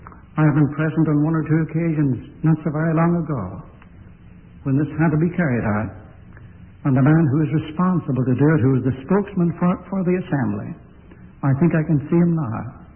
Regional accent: Ireland; I, being an Irishman, I have a fiery temper.

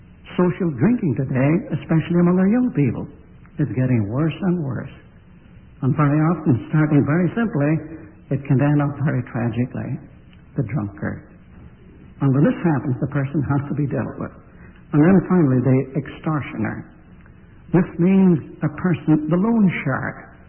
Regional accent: Ireland; I, being an Irishman, I have a fiery temper.

